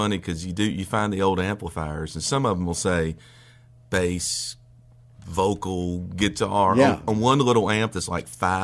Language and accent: English; the South, United States; And you know, growing up in the South, it's real easy to be stoic, not show emotions.